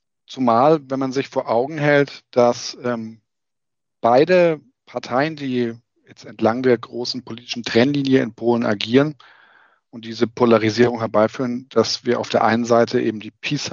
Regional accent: Bavaria, Germany; born there; ich komme gebürtig aus Bayern.

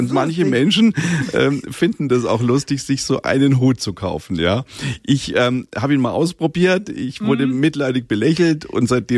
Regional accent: Munich, Bavaria, Germany; ich fühle mich da wirklich auch als Bayer, als Münchner

